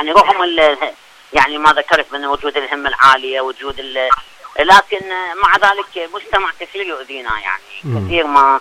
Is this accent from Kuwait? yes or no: no; Iraq; وحتى يعني عندنا بالعراق كثير ايضا من الاخوات الحافظات والحفاظ